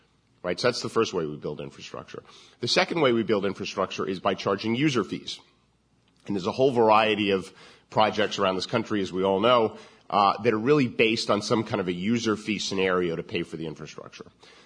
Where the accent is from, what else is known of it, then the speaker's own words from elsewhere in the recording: Maryland, United States; which is more jobs than exist in my home state of Maryland